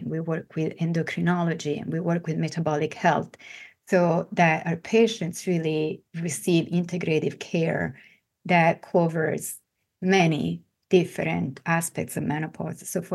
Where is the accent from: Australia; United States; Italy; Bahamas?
Italy; because I grew up in Italy, everybody was smoking, and so I did too.